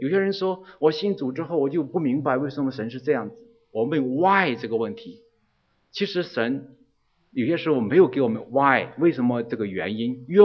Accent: Weifang, Shandong, China; 我老家其实是山东潍坊人，我老家，因此潍坊大家知道是个风筝城。

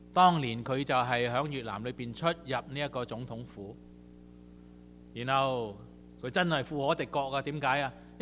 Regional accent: Taishan, Guangdong, China; 等于我哋起初台山人一样，你以为真系我哋台山人好蠢啊

